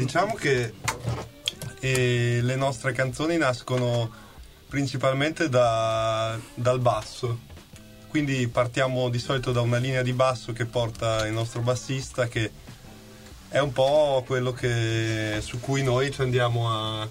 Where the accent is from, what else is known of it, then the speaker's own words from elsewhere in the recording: Bologna, Emilia-Romagna, Italy; Però comunque tutti nati e cresciuti a Bologna.